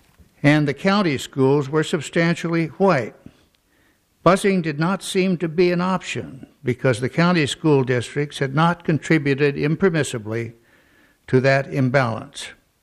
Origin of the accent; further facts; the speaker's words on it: St. Louis, Missouri, United States; Unending Struggle, The Long Road to an Equal Education in St. Louis, my hometown, published in 2004.